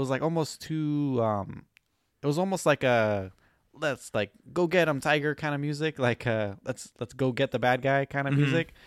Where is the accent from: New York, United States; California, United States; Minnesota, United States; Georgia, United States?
New York, United States; Brooklyn; accent: Brooklyn; Check out my Brooklyn accent in the Bakano podcast.